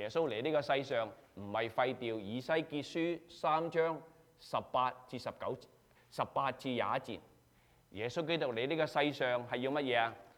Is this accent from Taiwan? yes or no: no; China; 你知道我中國人，不懂英文。